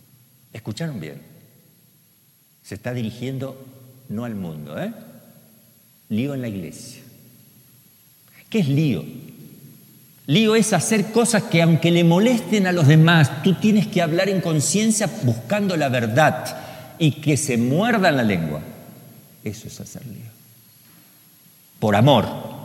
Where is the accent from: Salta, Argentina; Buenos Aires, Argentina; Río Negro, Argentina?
Buenos Aires, Argentina; yo nací en Buenos Aires, tengo la cultura de ahí